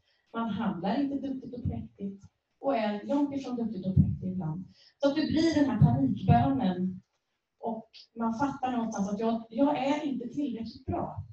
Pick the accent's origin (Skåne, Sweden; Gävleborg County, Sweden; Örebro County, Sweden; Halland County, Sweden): Örebro County, Sweden; Örebro; now in Värnamo, Sweden; och att jag kommer från Värnamo, och det stämmer. Ursprungligen så är jag uppvuxen och född i Örebro.